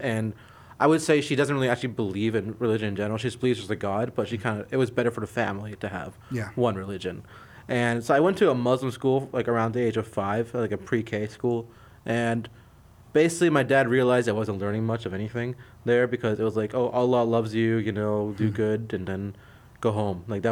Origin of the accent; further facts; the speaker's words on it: Nova Scotia, Canada; I grew up in Nova Scotia in Canada, and there's a small Muslim community there, and there's like one Muslim school there.